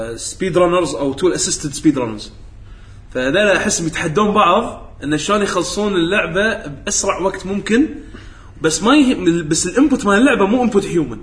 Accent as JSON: {"language": "Arabic", "country": "Kuwait", "said": "قلت والله انا لاعب من الكويت"}